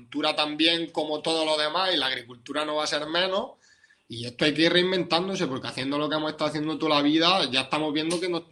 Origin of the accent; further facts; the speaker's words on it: Jaén, Andalusia, Spain; que yo soy de Jaén también